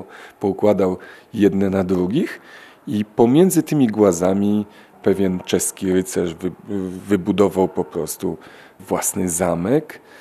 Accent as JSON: {"language": "Polish", "town": "Inowrocław", "region": "Kuyavian-Pomeranian Voivodeship", "country": "Poland", "tie": "born or raised there", "said": "ponieważ mieszkałem, urodziłem się w ogóle w Inowrocławiu i Inowrocław jest ponad 800-letnim miastem"}